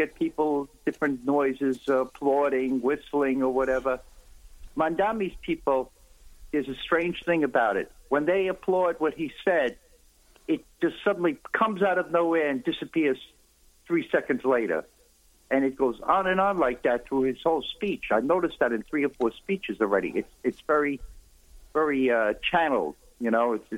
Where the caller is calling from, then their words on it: New York City, New York, United States; New York City.